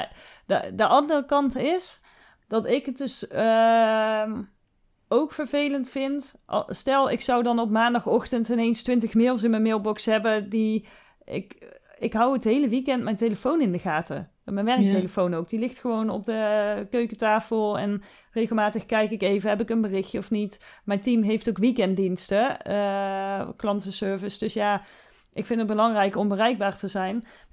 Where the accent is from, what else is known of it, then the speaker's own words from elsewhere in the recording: Netherlands; Maar dat is echt wel iets waar je als Nederlander aan moet wennen.